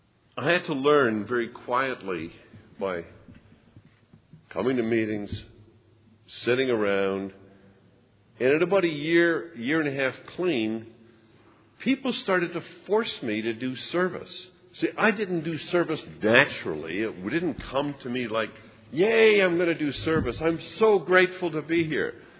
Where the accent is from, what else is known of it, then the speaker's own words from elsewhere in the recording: Netherlands; I was born in Holland.